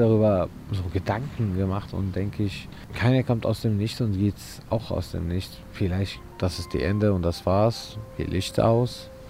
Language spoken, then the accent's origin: German; Syria; now in Berlin, Germany; Ich komme aus Syrien und wohne hier seit 8 Jahren in Berlin.